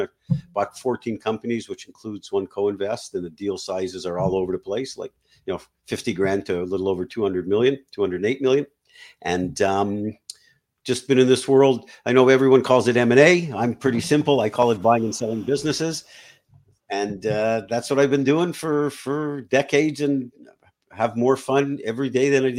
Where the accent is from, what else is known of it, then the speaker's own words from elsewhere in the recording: Canada; I grew up in Canada. I was living in Canada. I was 29 years old.